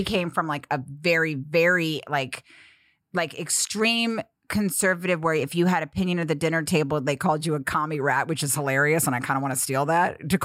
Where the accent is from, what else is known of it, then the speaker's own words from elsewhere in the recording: Bethesda, Maryland, United States; We grew up in Bethesda.